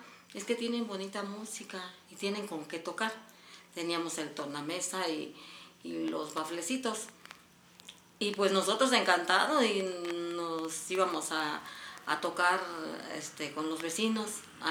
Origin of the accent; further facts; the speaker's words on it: Chiapas, Mexico; Y soy la musa chiapaneca, con mucho orgullo.